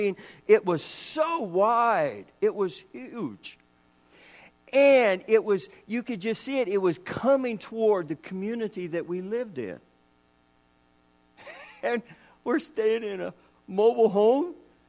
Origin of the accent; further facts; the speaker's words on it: Kansas, United States; now in Canada; my wife and I were raised in Kansas in the States. Everybody holds that against me, but anyway, forgive me.